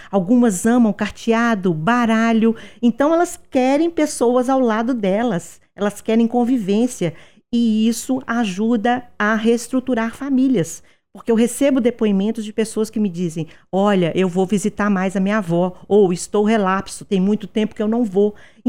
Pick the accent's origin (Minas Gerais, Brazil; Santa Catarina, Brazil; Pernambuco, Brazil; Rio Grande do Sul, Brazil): Minas Gerais, Brazil; São José da Lapa; also born or lived in Itaúna; now in Lagoa Santa, Brazil; mulheres que eu conheço desde a minha infância, em São José da Lapa, onde eu fui criada. Eu nasci em Itaúna, mas fui criada em São José da Lapa.